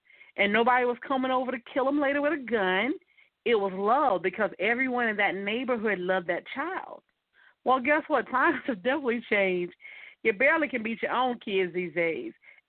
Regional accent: Mullins, South Carolina, United States; I started working with a few people back in my hometown. I did not live there at the time. However, I was about 2.5 hours away. And I would travel to South Carolina every other week

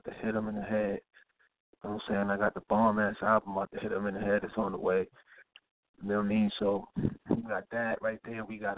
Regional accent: Bronx, New York, United States; I'm from the Bronx, New York. You already know, Southside, Edenwald, to be exact.

